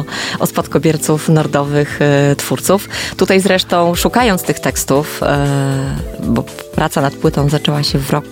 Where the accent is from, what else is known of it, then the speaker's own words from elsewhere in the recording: Puck, Pomeranian Voivodeship, Poland; No ja pochodzę z północnych Kaszub, dokładnie urodziłam się w Pucku, mieszkałam w Połczynie, czyli nordowe, północne Kaszuby.